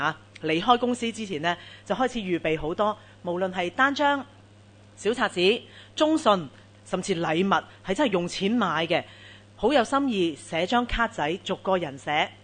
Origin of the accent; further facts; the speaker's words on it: Hong Kong; 我们香港人都很重节期的